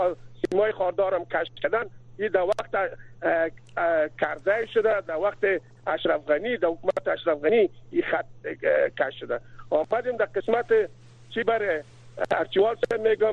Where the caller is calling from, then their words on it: Jalalabad, Nangarhar, Afghanistan; از جلال آباد هستم.